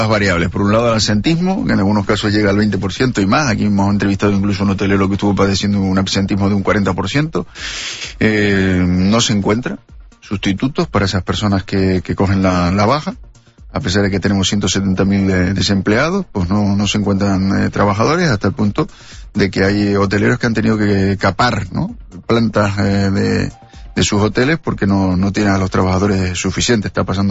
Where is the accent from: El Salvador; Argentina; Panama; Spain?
Spain; Canary Islands; los canarios nos iremos quedando sin viviendas